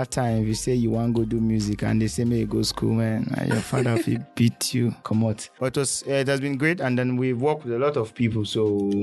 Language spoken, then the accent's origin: English; Jos, Plateau, Nigeria; now in Lagos, Nigeria; where I come from Plateau State, Jos in particular, and we've been farming. My family have been farming.